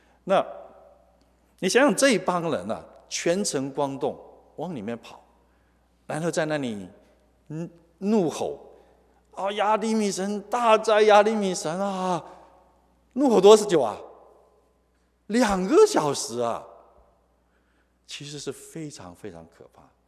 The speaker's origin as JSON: {"language": "Chinese", "country": "China", "said": "我们中国人多伟大"}